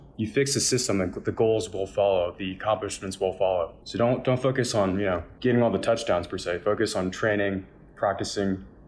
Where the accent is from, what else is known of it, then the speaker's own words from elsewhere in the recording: New Jersey, United States; I grew up in New Jersey my whole life. I've moved around 5 times, but it's always been Central New Jersey.